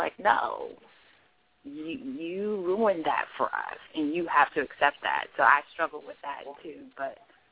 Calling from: Silver Spring, Maryland, United States; I'm calling from Silver Spring, Maryland.

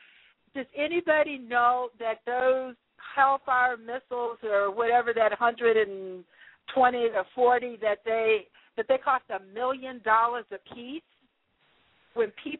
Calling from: Greenville, South Carolina, United States; Greenville, South Carolina.

